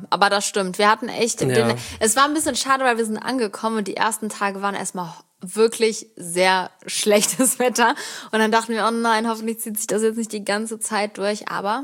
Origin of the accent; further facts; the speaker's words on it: Cologne, North Rhine-Westphalia, Germany; weil wir kommen ja aus Köln